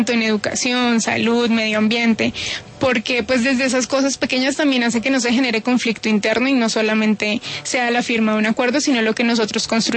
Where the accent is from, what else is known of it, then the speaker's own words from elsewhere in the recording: El Agrado, Huila, Colombia; also born or lived in Garzón; Nací en Garzón, pero me crié mucho en El Agrado.